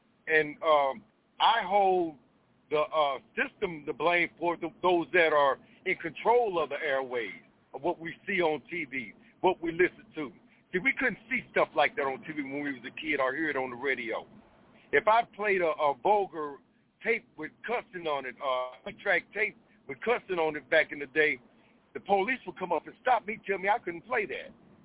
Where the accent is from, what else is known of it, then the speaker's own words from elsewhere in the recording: Tulsa, Oklahoma, United States; I could think back to when I was a child, growing up in Tulsa, Oklahoma.